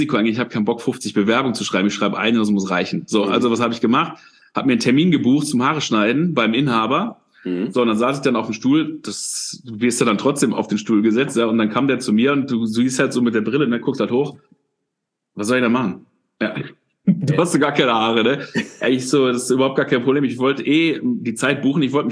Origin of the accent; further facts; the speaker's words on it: Dinslaken, North Rhine-Westphalia, Germany; also born or lived in Mülheim an der Ruhr; Ja, also bin da auch geboren, ich bin aufgewachsen in Dienstlaken, das ist so am Rand vom Ruhrgebiet.